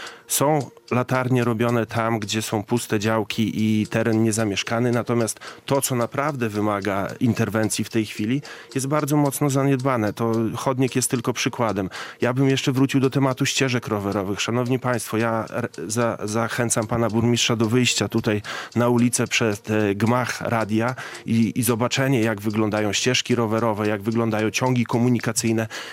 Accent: Szczuczyn, Podlaskie Voivodeship, Poland; born there; Ja urodziłem się w Szczuczynie, ponieważ tak było w tamtym okresie wielu moich znajomych z Grajewa i jestem dumny z tego.

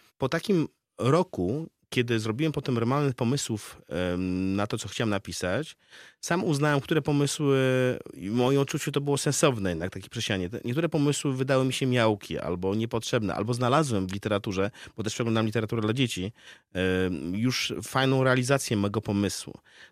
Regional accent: Białystok, Podlaskie Voivodeship, Poland; now in Warsaw, Poland; całe dorosłe życie mieszkam w Warszawie, to zawsze przedstawiam się jako, mówię o sobie, że jestem białostoczaninem mieszkającym w Warszawie i tak już będzie do końca życia.

